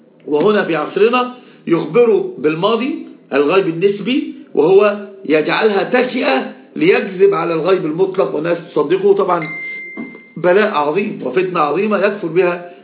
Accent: Upper Egypt, Egypt; يعني أنا صعيدي

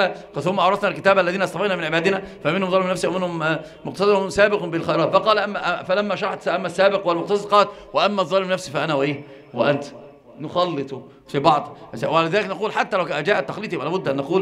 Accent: Egypt; يسمونها عندنا في مصر قردة

